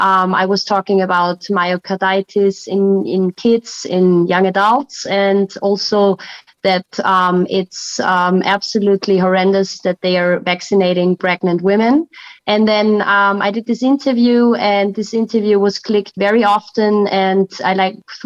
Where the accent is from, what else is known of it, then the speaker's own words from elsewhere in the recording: Graz, Styria, Austria; Well, I studied medicine in my hometown, which is Graz in Austria, second biggest city, has just 300,000 inhabitants.